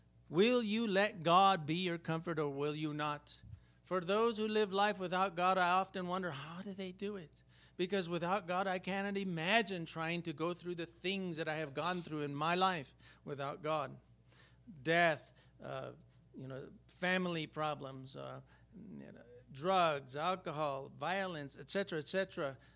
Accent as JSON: {"language": "English", "country": "United States", "tie": "born there", "said": "I've been American all my life. I was born here, and it was part of America when I was born here. So I'm American."}